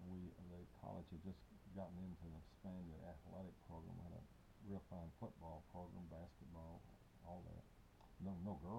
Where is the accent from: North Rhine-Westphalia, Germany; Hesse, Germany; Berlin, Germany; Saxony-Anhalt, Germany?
Hesse, Germany; Frankfurt; moved away; My father had been in government in Frankfurt. We came from Frankfurt here, actually.